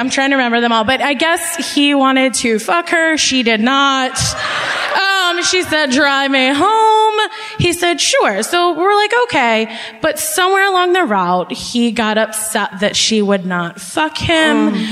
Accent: Baltimore, Maryland, United States; Baltimore.

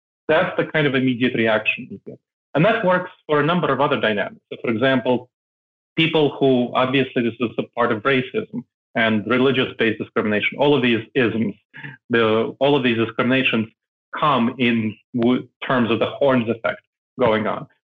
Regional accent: New York City, New York, United States; English is a second language; And when I came to the United States. I grew up in New York City. So that was a cultural melting pot.

